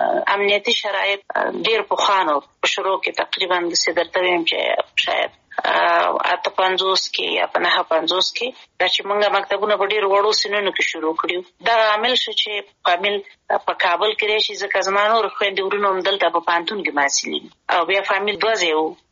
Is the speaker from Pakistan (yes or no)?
no; Kunar, Afghanistan; also born or lived in Kabul; زه اصلا د کونړ ولایت یم او پیدایښت هم په خپل مملکت کې دی لومړنۍ زده کړې مې یعنی اول او دویم صنف مې د کونړ په ولایت کې لوستې دی دریم صنف نه بیا کابل ته راغلي